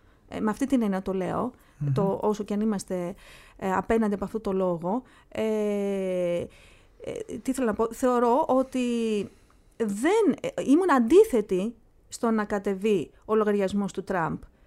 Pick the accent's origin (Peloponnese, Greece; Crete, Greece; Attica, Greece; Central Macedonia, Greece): Central Macedonia, Greece; Thessaloniki; Θα δώσουμε τα φιλιά μας στην Θεσσαλονίκη, στην πόλη μου.